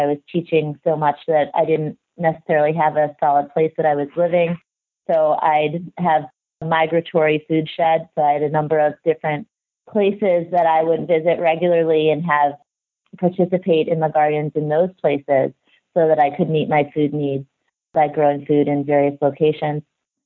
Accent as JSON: {"language": "English", "town": "Cleveland", "region": "Ohio", "country": "United States", "tie": "born or raised there", "said": "Well, I grew up in Cleveland, Ohio, and I was in the suburbs"}